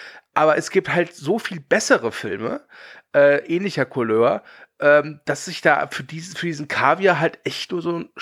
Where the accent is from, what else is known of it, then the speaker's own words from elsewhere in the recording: Rhineland, Germany; Für mich als Rheinländer zumindest.